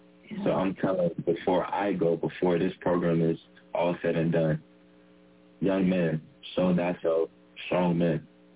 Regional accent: Steubenville, Ohio, United States; If I'm from Steubenville, I walk the same halls in Hardin Middle School, Steubenville Big Red.

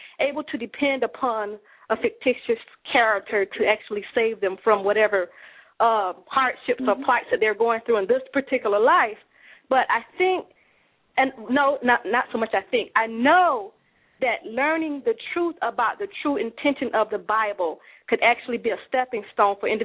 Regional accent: Columbia, South Carolina, United States; Yes, I am. I am from Columbia.

